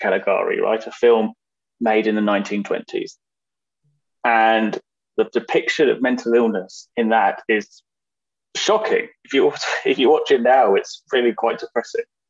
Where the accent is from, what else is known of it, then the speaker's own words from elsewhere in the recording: London, United Kingdom; So as you probably realized from my accent, I'm a London filmmaker in England